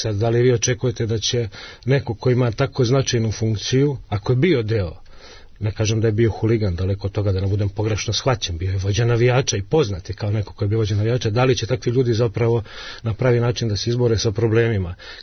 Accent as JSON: {"language": "Serbian", "country": "Serbia"}